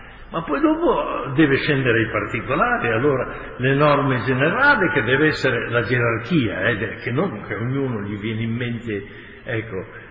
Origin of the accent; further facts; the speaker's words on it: Piedmont, Italy; Noi come piemontesi che siamo vicini alle montagne, le montagne obbligano ad essere molto controllati, no?